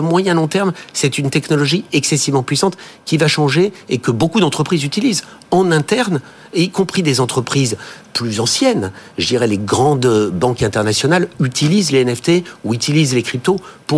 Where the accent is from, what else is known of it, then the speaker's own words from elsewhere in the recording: France; also born or lived in United States; et je le dis pas uniquement parce que je suis français